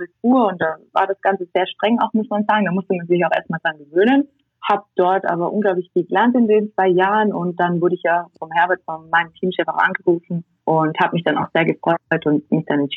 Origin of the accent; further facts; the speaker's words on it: Tyrol, Austria; wir sind jetzt 2 Wochen in Tirol, da wo ich herkomme, in Quarantäne